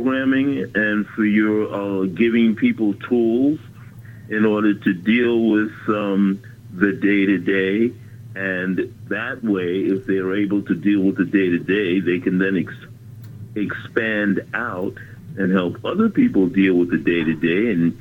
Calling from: Bronx, New York, United States; Bronx, New York.

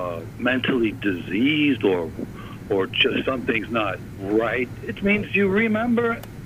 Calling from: Long Island, New York, United States; I'm calling from Long Island.

